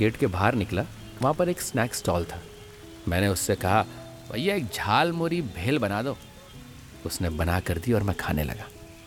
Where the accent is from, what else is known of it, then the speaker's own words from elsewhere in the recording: Bhopal, Madhya Pradesh, India; मैं तो भोपाल से हूँ लेकिन एक इवेंट के चक्कर में यहाँ आया था।